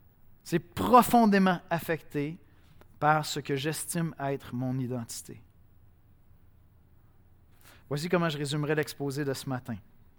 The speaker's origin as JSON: {"language": "French", "country": "Cameroon", "lives_now": "Canada", "said": "Moi, je suis Canadien, je suis Québécois. J'essaie de l'être, mais je suis encore pas mal Camerounais dans l'âme."}